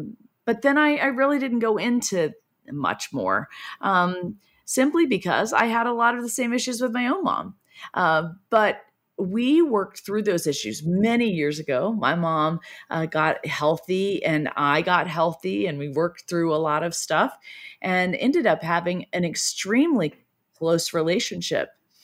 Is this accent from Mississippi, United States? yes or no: yes; Laurel, Mississippi, United States; Hope was actually the reason that we had a screening in my hometown, Laurel, Mississippi.